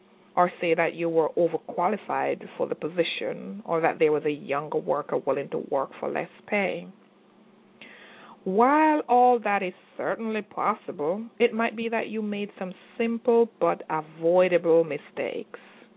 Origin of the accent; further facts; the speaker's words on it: Jamaica; I am Jamaican, and I could talk Jamaican patois